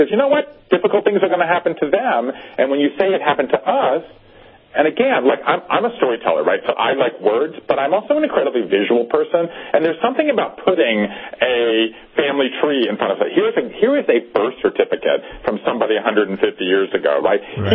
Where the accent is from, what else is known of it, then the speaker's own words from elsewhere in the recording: the South, United States; my generation, five generations, I grew up in the South, actually, five generations that came from Central Europe.